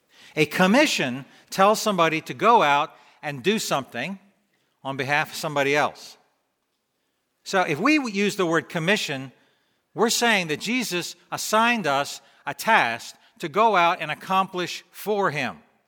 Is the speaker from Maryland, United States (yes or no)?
yes; Annapolis, Maryland, United States; When I was 10 years old, we moved from Eastport to the banks of Weems Creek in Annapolis.